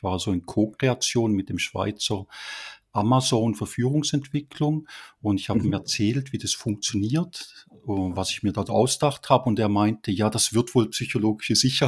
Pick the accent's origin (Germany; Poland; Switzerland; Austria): Germany; Baden-Württemberg; Wo komme ich her? Vom Bodensee oder genauer aus dem Hegau. Wohne jetzt seit 30 Jahren in der Schweiz, jetzt im schönen Luzern.